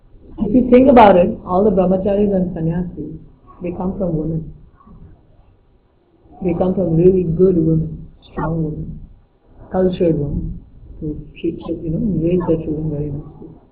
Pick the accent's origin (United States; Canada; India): India; we all have very nice value systems that come from just growing up in India.